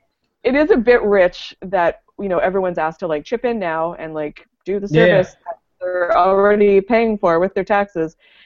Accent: Nova Scotia, Canada; I'm originally from the Valley. And in the Valley community papers, they have a regular feature called From the Cruiser

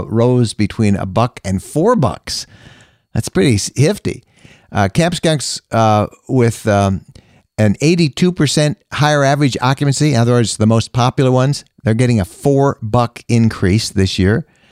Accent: Michigan, United States; If you're in Michigan, Michigan has some incredible campgrounds. Happens to be my home state

